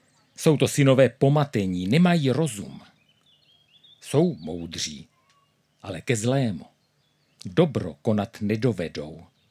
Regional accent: Brno, South Moravian Region, Czechia; Jsem z Brna, ze sboru v Kounicově. Celý život patřím k tomu sboru.

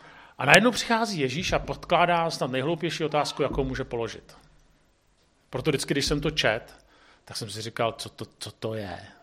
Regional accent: Prague, Czechia; Prostě jako já jsem z Prahy.

